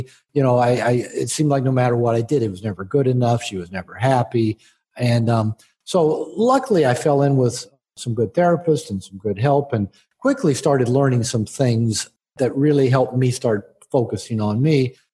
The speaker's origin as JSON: {"language": "English", "town": "Seattle", "region": "Washington", "country": "United States", "tie": "born or raised there", "said": "But yeah, I'm originally from the Seattle area. So I grew up with had a lot of Mormon friends."}